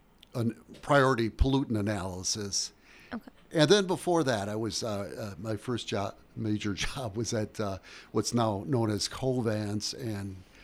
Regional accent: Oconomowoc, Wisconsin, United States; Yes, I grew up in Wisconsin. I grew up in Oconomowoc in Waukesha County, went to high school in Waukesha.

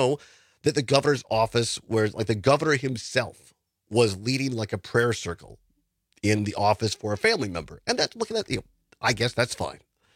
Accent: Richland Center, Wisconsin, United States; And I tell the story that I grew up in Richland Center with Andrew Hitt. I know his family. His mom was my babysitter. His dad was my algebra teacher.

